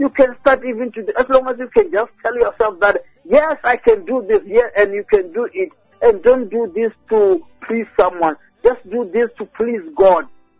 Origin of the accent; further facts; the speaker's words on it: Kansas, United States; Just for a short … from Kansas.